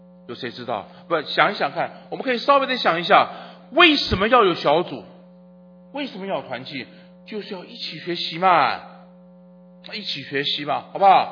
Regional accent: China; 好，我们中国人喜欢用吃饭来讲，你吃了没有啊？

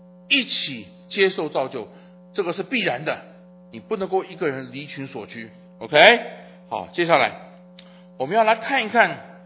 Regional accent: China; 好，我们中国人喜欢用吃饭来讲，你吃了没有啊？

